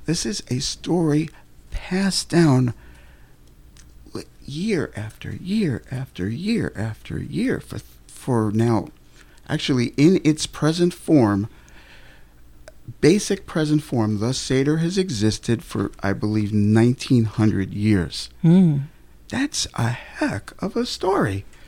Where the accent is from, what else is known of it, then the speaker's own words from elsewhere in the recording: New York City, New York, United States; And growing up in New York City, I didn't feel threatened by the story because the world looked very Jewish to me